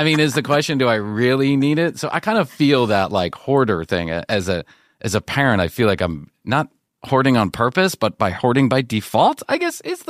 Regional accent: Skokie, Illinois, United States; But growing up in Skokie, Illinois, I feel that I'm there. It's a certain kind of upbringing.

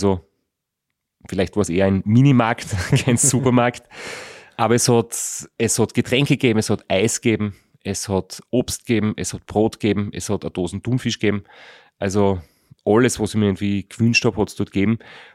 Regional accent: Austria; hat mich irgendwie gefragt, wo ich herkomme und ich habe gesagt, ja, Austria

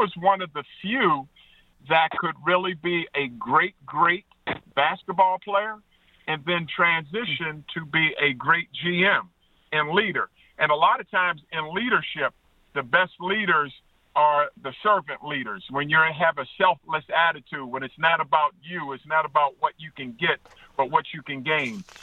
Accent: East Coast, United States; because I was from the East Coast

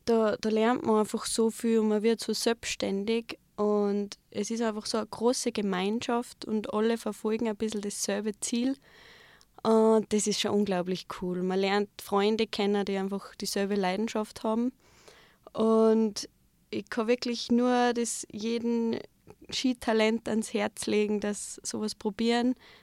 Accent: Puch, Salzburg, Austria; ich komme aus Puch. Also mein ganzes Leben lang wohne ich eigentlich schon in Puch.

